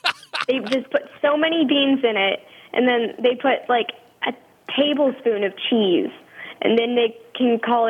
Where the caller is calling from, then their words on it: Fort Worth, Texas, United States; I'm 11 years old and I'm calling from Fort Worth, Texas.